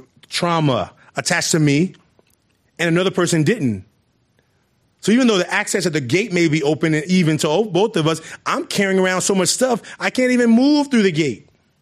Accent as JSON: {"language": "English", "town": "Oakland", "region": "California", "country": "United States", "tie": "born or raised there", "said": "Well, at least not growing up in Oakland, you can't. Where I grew up, you can't be afraid."}